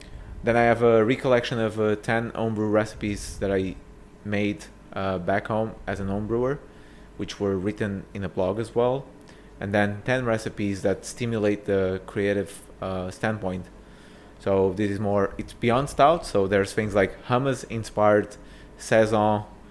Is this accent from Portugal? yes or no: yes; Portugal; so I come originally from Portugal.